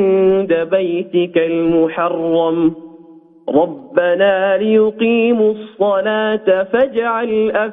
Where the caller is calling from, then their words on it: Mecca, Makkah Province, Saudi Arabia; من مكة المكرمة